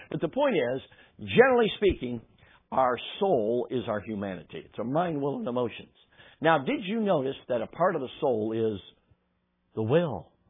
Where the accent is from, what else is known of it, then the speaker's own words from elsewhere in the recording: Chicago, Illinois, United States; I grew up in Chicago, South Side.